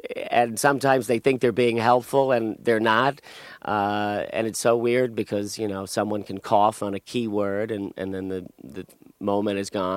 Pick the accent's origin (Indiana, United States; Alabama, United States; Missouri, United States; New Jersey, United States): New Jersey, United States; Bayonne; Yeah, I'm from Bayonne.